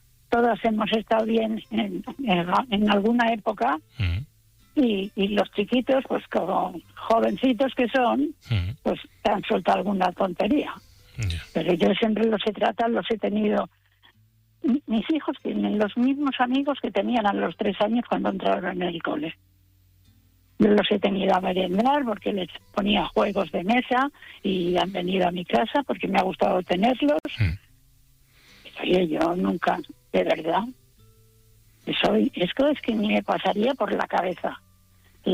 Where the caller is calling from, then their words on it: Valencia, Valencian Community, Spain; Somos de Valencia.